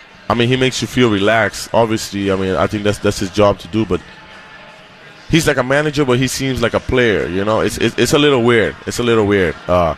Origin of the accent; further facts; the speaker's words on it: Aruba; now in United States; I mean, I come from Aruba. Now I'm in the cold.